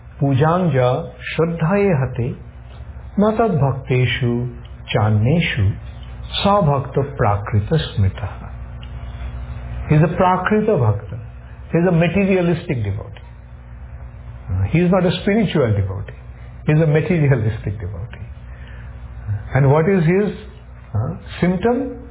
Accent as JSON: {"language": "English", "country": "India", "said": "At least even I, being an Indian, can very boldly declare, I don't think I would have ever become a devotee."}